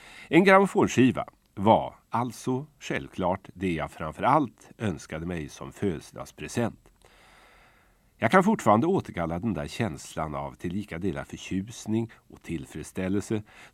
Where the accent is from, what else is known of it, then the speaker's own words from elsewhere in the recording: Svanö, Västernorrland County, Sweden; born there; Det huset var beläget på Svanö i Ångermanland. Det var där jag föddes, i Gula villan som vi brukade säga.